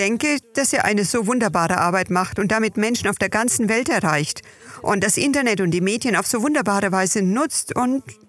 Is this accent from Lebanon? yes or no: yes; Lebanon; now in Canada; Aus Kanada. Aber ursprünglich bin ich Libanesin aus dem Libanon. Ich bin gebürtige Katholikin und auch so aufgezogen worden in einem jesuitischen Internat im Libanon.